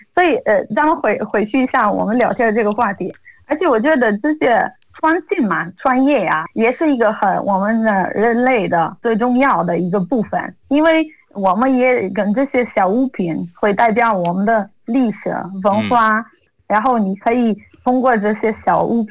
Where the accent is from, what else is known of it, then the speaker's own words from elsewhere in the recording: Italy; Chinese is a second language; 这次我也回去了意大利，然后我想买一些的佛罗伦萨特色的